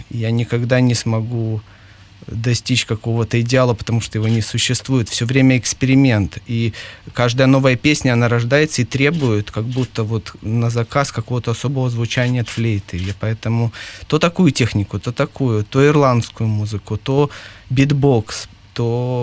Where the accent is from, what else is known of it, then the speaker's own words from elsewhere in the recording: Belarus; moved away as an adult; я з Білорусі, ага. Я приїхав, я жив там 27 лет, і мой перший дитячий садик був в домі, де жив